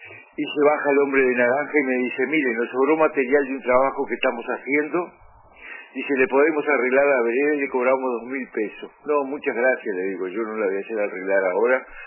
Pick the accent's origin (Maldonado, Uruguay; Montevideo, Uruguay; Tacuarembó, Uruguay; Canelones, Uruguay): Maldonado, Uruguay; Piriápolis; yo soy de Piriápolis y vivo en el barrio La Falda.